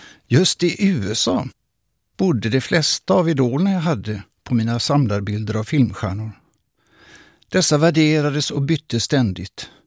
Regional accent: Gothenburg, Västra Götaland County, Sweden; born there; Hänger du med så tar jag dig i handen på en vandring till min födelsestad Göteborg.

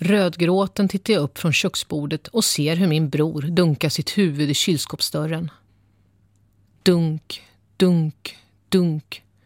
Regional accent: Eskilstuna, Södermanland, Sweden; born there; Jag föddes 1979 i Eskilstuna.

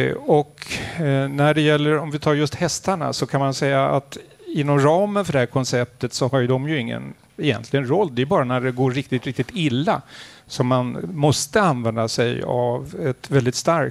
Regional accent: Norway; Och så bestämde jag som norsk forskare att jag vill titta just på dialogpoliser

